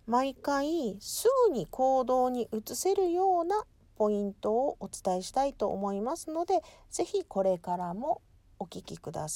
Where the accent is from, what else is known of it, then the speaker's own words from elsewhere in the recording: Hiroshima, Japan; accent: Hiroshima dialect; 私の配信は広島弁なんでちょっと気になるかもしれんですけど